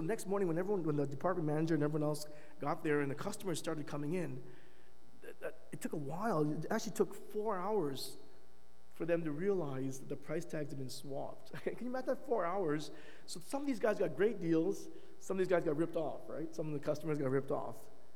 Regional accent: Brampton, Ontario, Canada; now in Toronto, Canada; Maybe it's because I'm in Toronto and that's maybe a colder city than Brampton. I don't know. I was raised in Brampton

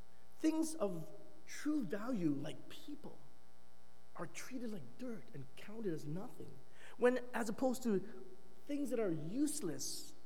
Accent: Brampton, Ontario, Canada; now in Toronto, Canada; Maybe it's because I'm in Toronto and that's maybe a colder city than Brampton. I don't know. I was raised in Brampton

